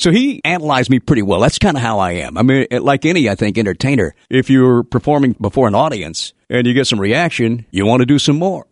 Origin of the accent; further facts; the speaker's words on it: Memphis, Tennessee, United States; We're both from Memphis, in fact.